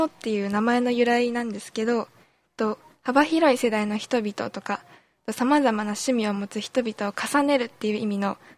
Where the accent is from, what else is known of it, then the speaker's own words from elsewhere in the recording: Toyama, Japan; 私は富山県出身です。